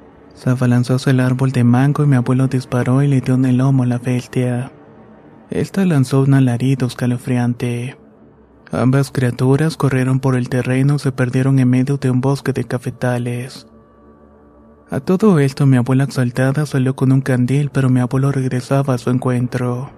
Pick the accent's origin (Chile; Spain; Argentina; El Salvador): El Salvador; Esto nos ha sucedido a mi familia y a mí en El Salvador. Ocurrieron en un pequeño pueblito de Izalco que en mi país tiene fama de ser cuna de la brujería.